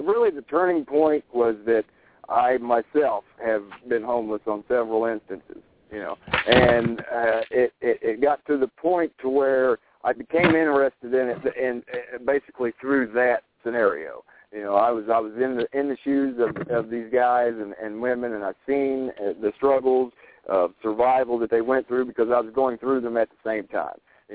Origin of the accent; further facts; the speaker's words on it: Hamilton, Ohio, United States; also born or lived in Gary, United States / South Bend, United States; I was born here actually in Hamilton, Ohio, and have been in this area most of my life.